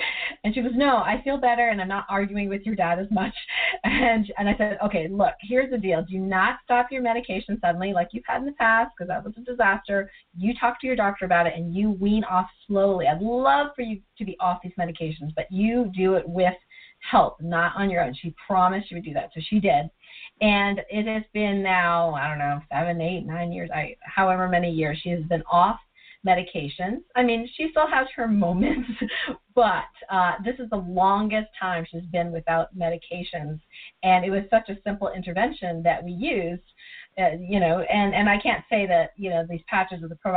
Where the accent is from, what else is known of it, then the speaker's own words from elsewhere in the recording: Canada; also born or lived in Hong Kong; when I grew up in Canada, so we moved from Hong Kong to Canada